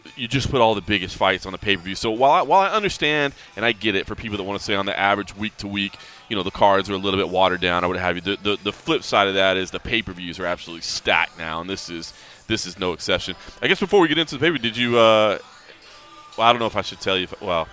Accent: Dallas, Texas, United States; And, I'm born and raised in Dallas. I still consider myself a fan of Dallas sports.

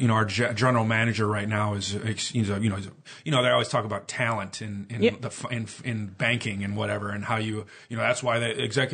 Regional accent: Wisconsin, United States; No, I'm from Wisconsin.

